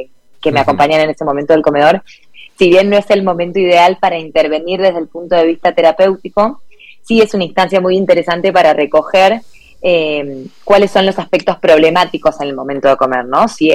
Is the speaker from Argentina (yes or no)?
yes; Argentina; Yo soy argentina, me formé en Argentina, hice la universidad